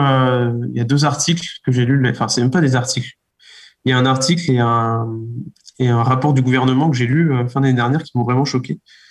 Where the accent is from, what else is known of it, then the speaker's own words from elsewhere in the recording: Mayenne, Pays de la Loire, France; also born or lived in Laval; Je suis mayennais, je suis né donc à Mayenne il y a 32 ans, bientôt 33.